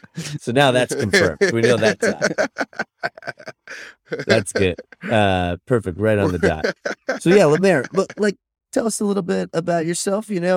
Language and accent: English; Massachusetts, United States; I guess I had a side door in the suburbs growing up in Massachusetts, but, you know.